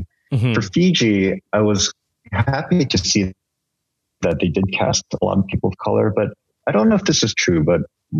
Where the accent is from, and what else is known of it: San Francisco, California, United States